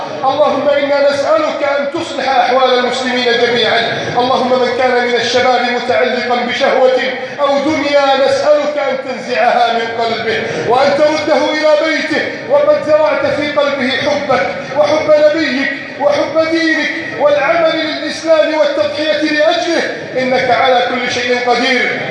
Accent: Egypt; اللهم اجمع شمل المسلمين في بلدي مصر،

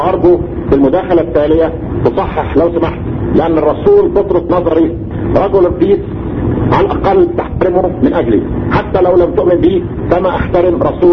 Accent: Egypt; مش مهم انا كمصري بفهم ايه

